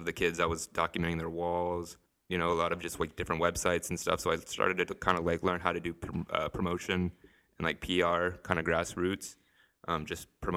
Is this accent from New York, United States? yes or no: no; Ohio, United States; In California, I don't know anyone because, like, you know, I'm from Ohio and my family's all here.